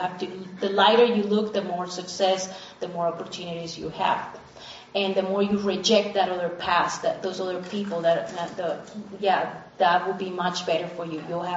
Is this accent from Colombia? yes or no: yes; Colombia; And so I said, "I come from Colombia."